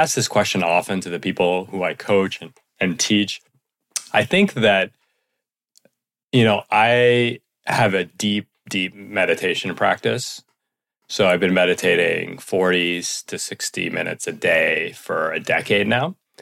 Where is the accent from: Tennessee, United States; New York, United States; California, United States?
New York, United States; New York City; Well, I grew up in New York City, so I know that.